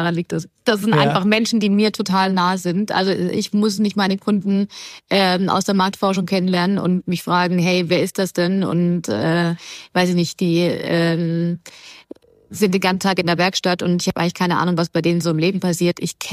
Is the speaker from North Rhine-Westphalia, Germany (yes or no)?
no; Baden-Württemberg, Germany; Und ich bin natürlich auch born and raised in the Black Forest. Das heißt, ich komme tatsächlich auch aus dem Dorf, wo die Firma auch ist. Da wohne ich auch immer noch bis heute.